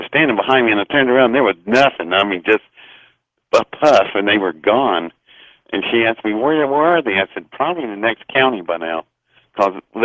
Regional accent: Welch, West Virginia, United States; born there; I was born in Welch, West Virginia, in number 10 Pocahontas coal fields.

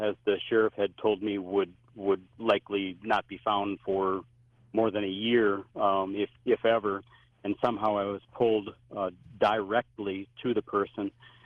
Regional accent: Minnesota, United States; moved away; also born or lived in Wyoming; I had moved away from my home state of Minnesota and away from my family for several years, was out in the mountains of Wyoming

